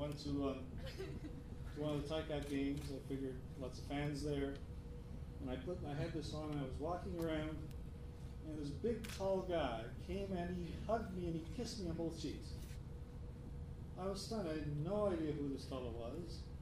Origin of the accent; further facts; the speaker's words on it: Hamilton, Ontario, Canada; now in Stoney Creek, Canada; I grew up in Hamilton and now live in Stony Creek.